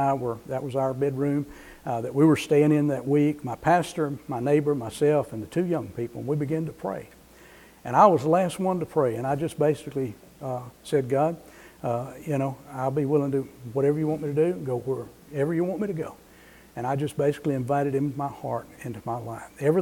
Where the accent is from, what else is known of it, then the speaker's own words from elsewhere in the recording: Mount Vernon, United States; I grew up in the Mount Vernon community. I went to church before I was born.